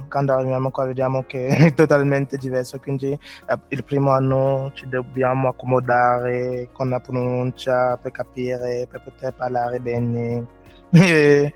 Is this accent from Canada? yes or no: no; Cameroon; Italian is a second language; now in Italy; Vengo dal Camerun, sono qui in Italia da 2 anni.